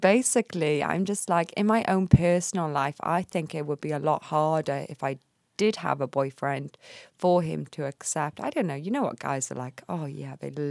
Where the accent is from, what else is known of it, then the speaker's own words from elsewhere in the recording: Wales, United Kingdom; I'm from Wales.